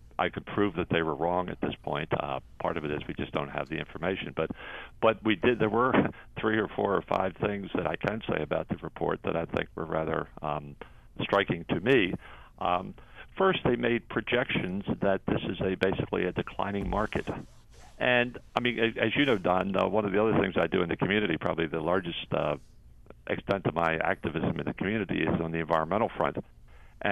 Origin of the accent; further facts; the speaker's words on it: Baltimore–Washington area, United States; now in Eastern Shore, United States; we're both from the Baltimore, Washington area, and frankly, we had some concern about coming to an area that was somewhat rural and remote